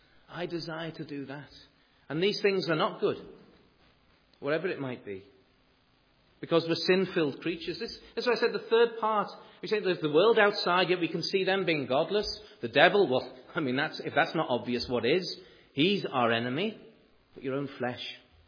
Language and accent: English; Liverpool, North West England, United Kingdom; I remember growing up in Liverpool